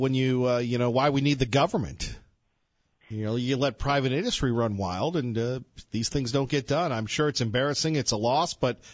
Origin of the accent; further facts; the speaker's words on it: the North, United States; Now, I grew up in the North, and I can never be one of you, a native Southerner